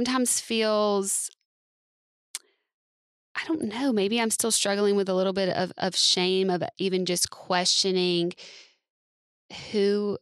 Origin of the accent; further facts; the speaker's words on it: the South, United States; I grew up in the South.